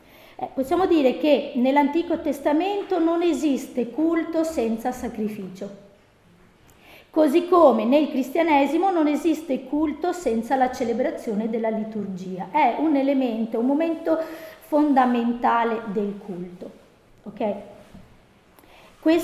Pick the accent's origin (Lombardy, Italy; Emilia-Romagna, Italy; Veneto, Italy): Veneto, Italy; Marcon; Io sono originaria di Marcò, provincia di Venezia.